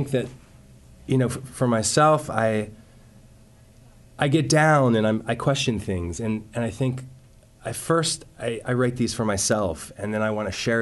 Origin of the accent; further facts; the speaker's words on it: East Coast, United States; I'm not. I'm from the East Coast, outside of Washington, D.C.